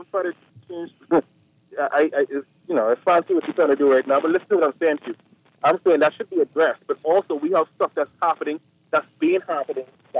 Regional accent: Abaco, Bahamas; I'm from Abaco, and we have a housing crisis in Abaco.

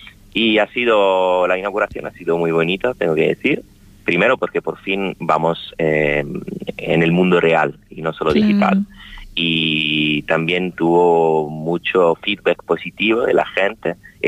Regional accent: Canary Islands, Spain; Entonces lo que vamos a hacer nosotros como de Canarias es celebrar este aniversario

